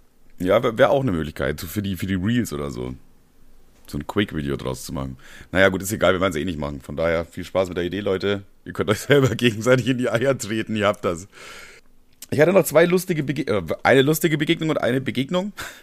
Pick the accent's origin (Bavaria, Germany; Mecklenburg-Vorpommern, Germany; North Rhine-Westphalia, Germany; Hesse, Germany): Bavaria, Germany; ich bin ja eigentlich Urbayer. Ich bin in Bayern geboren, in einem kleinen Dorf, bin da aufgewachsen und alles, bin mit 18 in die nächste größere bayerische Dorfstadt, ist eigentlich fast eine Dorfstadt gezogen. Und meine ganze Kindheit und so war halt bayerisch geprägt.